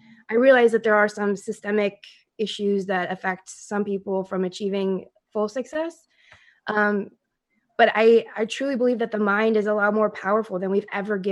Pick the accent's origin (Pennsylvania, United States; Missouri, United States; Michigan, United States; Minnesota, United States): Minnesota, United States; Minneapolis; now in California, United States; Because I grew up in Minneapolis, and I used to dream about living in California.